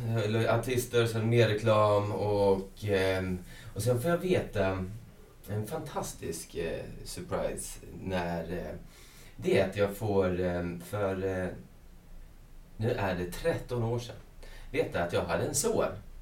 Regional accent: Hässleholm, Skåne, Sweden; Jag är från Hässleholm

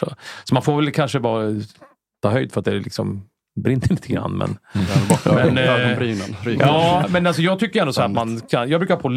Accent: Jakobsberg, Stockholm County, Sweden; jag är ju uppvuxen i Jakobsberg i förorten i värsta området hela Jakobsberg. Liksom. Mm. Jag är uppvuxen i en hyreslägenhet där i Jakobsberg.

